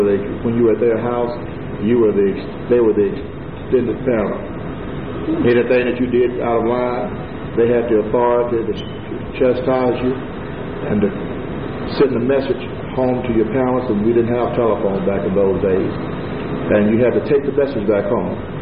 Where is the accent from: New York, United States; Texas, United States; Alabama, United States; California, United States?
Alabama, United States; Alabama City; I was born in Etowah County, June 27, 1947. … Raised in a small community called Alabama City